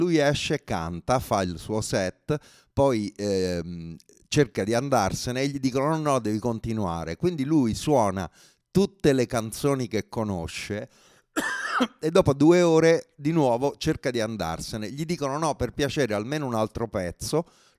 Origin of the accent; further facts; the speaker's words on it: Rome, Lazio, Italy; born there; Io sono nato a Roma